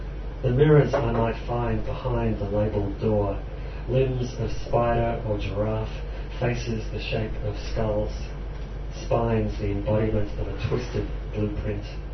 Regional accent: Bendigo, Victoria, Australia; this poem, which is partly about growing up in Bendigo, which is a small country town to the north of Melbourne.

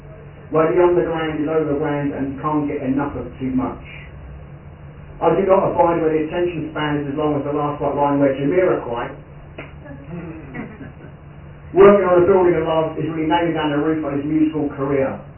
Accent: London, United Kingdom; accent: East London; Obviously, given accent, I'm from East London, and this is about West London

